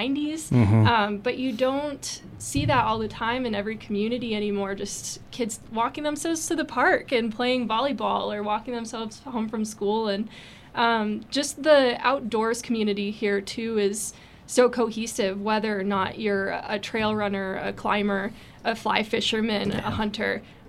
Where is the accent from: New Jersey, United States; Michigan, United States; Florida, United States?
Michigan, United States; Detroit; now in Wyoming, United States; Yeah, I'm from Detroit originally, and then went to school in the Upper Peninsula in Michigan